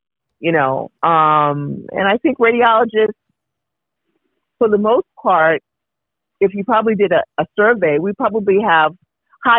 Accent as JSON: {"language": "English", "town": "St. Thomas", "country": "U.S. Virgin Islands", "said": "I'm from St. Thomas, Virgin Islands."}